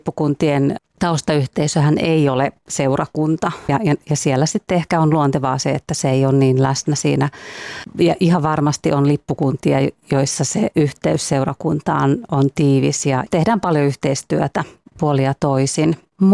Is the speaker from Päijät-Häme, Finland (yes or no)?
no; Valkeala, Kymenlaakso, Finland; also born or lived in Kouvola; Kun me muutettiin siis Kouvolasta Valkealaan 76, niin äiti ikään kuin pisti mut ja mun siskon partioon